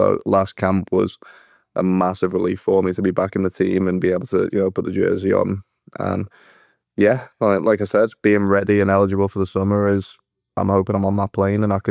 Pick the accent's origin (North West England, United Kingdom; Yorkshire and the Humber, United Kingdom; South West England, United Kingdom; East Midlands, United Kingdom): North West England, United Kingdom; Liverpool; but I grew up in Liverpool, and like a lot of people in Liverpool don't like the English national team.